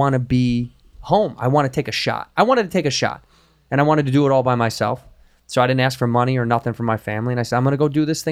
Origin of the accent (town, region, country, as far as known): Chicago, Illinois, United States; moved away